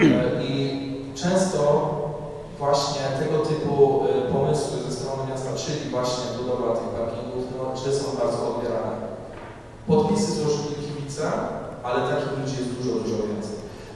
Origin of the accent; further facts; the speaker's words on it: Kraków, Lesser Poland, Poland; na Błoniach i zawsze to miejsce kojarzyło mi się z zielenią, z przestrzenią